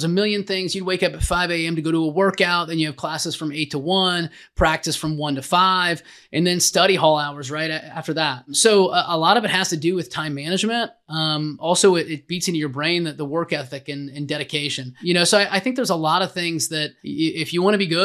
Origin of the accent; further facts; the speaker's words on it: Missouri, United States; Yeah, so born and raised in Missouri, you know, small town kid, very humble upbringing, you know, didn't have a lot of money.